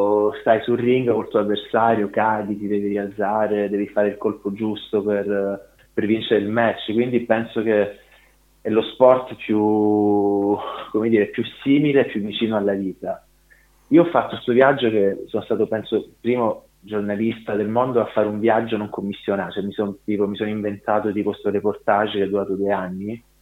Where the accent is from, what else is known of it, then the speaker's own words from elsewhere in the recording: Calabria, Italy; essendo io calabrese, ma mia Grecia, fanno parte del mio DNA